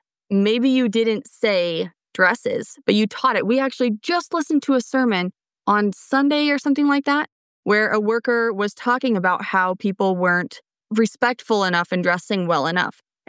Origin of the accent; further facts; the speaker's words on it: Pacific Northwest, United States; Which we grew up in the Pacific Northwest.